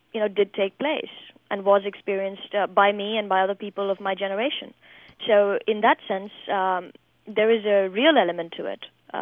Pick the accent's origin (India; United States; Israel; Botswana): India; moved away; my identity in India as an Indian is very marked by the fact that I live elsewhere.